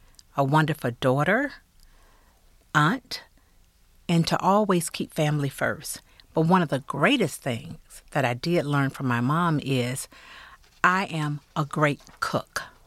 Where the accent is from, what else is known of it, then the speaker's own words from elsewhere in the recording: Selma, Alabama, United States; And because I was born and raised in Selma, Alabama, does not mean that I could not continue to move forward